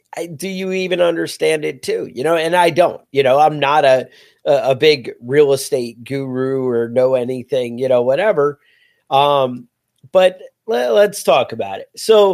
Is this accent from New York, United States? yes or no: yes; New York, United States; That was people's consensus, I think, as a New Yorker